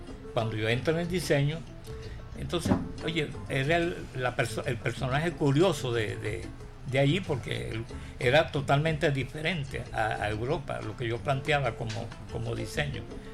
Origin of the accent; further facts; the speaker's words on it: San José de Guanipa, Anzoátegui, Venezuela; Yo soy del Tigrito, exactamente. Allá no les gusta que le digan el Tigrito, sino San José de Guanipa, pero yo soy criado... me gusta más el Tigrito, suena más bonito.